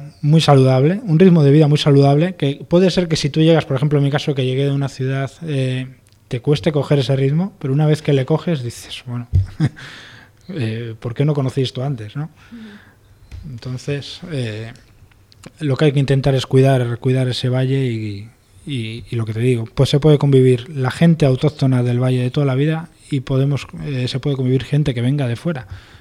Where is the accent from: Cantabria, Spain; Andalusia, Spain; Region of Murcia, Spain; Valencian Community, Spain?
Cantabria, Spain; Santander; now in Cabuérniga, Spain; yo me crié en Santander y decidí en su día vivir en Cabuérniga, vivo estupendamente allí.